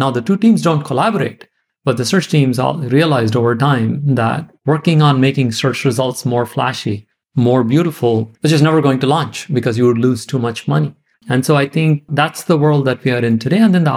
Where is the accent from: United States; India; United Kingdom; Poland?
India; You know, I grew up in India, which as you know, is a raucous democracy.